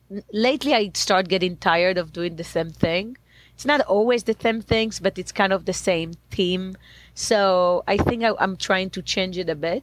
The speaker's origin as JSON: {"language": "English", "town": "Bnei Brak", "region": "Tel Aviv District", "country": "Israel", "tie": "born or raised there", "said": "I grew up in Israel, very close to Tel Aviv, in a small town called Bnei Brak, for a very religious parent, Jewish, kind of orthodox. And that's mean, I was never been religious"}